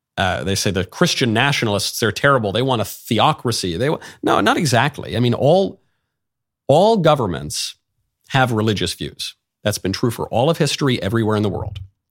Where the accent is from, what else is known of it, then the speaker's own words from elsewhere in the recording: New York, United States; I grew up in New York. Virtually all of my friends were Jewish.